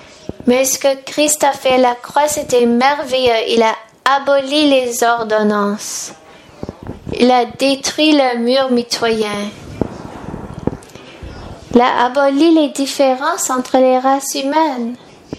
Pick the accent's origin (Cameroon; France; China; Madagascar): China; French is a second language; moi je suis chinois, j'ai 5000 ans de culture